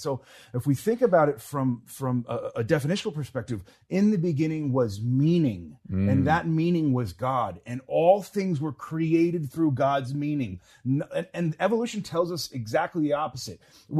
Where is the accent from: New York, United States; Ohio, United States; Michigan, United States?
New York, United States; Yeah, so I'm from New York State. I grew up upstate.